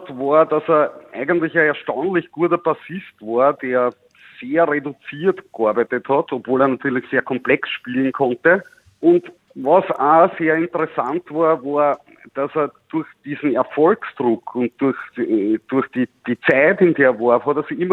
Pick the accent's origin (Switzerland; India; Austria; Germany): Austria; als Österreicher kommt man quasi an … nicht vorbei.